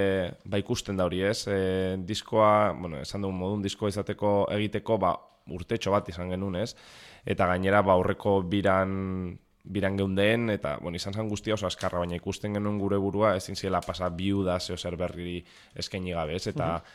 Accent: Vitoria-Gasteiz, Basque Country, Spain; ni Gasteiztarra naiz

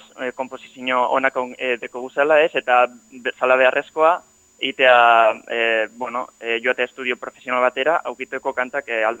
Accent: Basque Country, Spain; now in Barcelona, Spain; Ni euskalduna naiz, bai, oindela 11 urte bizinazke Bartzelonan

